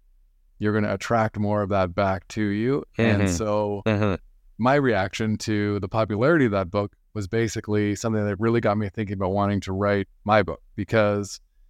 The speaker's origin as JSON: {"language": "English", "country": "Canada", "said": "Yeah, later on. I'm Canadian."}